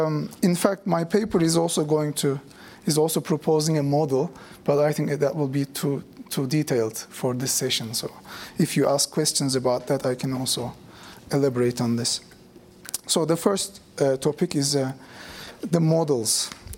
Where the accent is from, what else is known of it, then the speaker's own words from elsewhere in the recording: Turkey; So I come from Turkey.